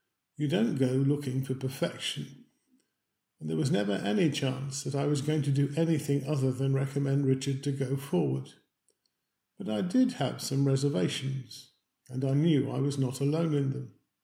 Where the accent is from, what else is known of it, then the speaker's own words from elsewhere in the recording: Wales, United Kingdom; it will still be important to me that I am a woman, not a man, or that I am Welsh, not British.